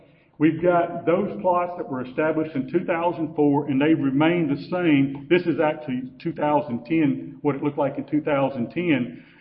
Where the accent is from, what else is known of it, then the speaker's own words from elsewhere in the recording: Illinois, United States; also born or lived in Kentucky; now in Mississippi, United States; I came to Mississippi from Illinois and out of Kentucky to work on cotton and rice